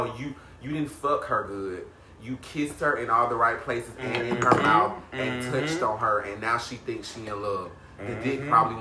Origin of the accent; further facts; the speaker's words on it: Georgia, United States; Hey, so, if you don't know, if you ain't heard it in the voice, I'm definitely from South Georgia. That's with an F, not a TH, South.